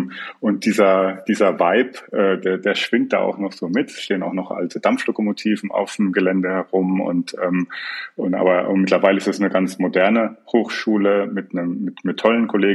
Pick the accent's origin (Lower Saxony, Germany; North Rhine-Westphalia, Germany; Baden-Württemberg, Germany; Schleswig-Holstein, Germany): Baden-Württemberg, Germany; Mannheim; born there; also born or lived in Hamburg; now in Berlin, Germany; Ich bin gebürtiger Mannheimer und lebe jetzt aber schon seit 2014 in Berlin.